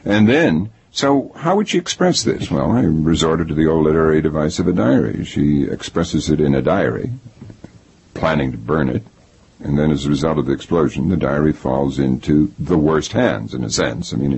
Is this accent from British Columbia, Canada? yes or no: no; Halifax, Nova Scotia, Canada; that was about my growing up in Halifax.